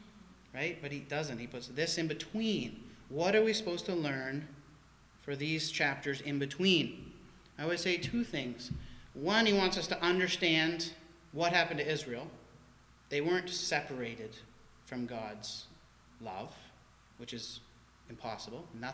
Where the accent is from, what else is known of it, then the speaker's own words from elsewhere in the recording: Canada; I've had advantages and privileges in life because I'm Canadian.